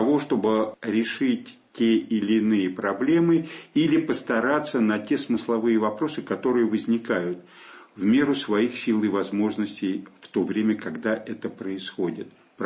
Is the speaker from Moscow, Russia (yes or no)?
yes; Moscow, Russia; как коренной москвич, и я действительно люблю свой город